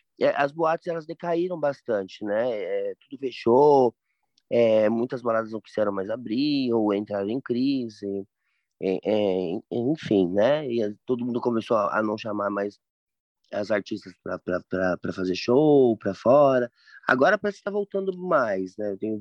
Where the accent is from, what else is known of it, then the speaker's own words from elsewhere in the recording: Campinas, São Paulo, Brazil; born there; Então, tipo, eu nasci em Campinas, né? Eu comecei pelo interior, pelo menos, né?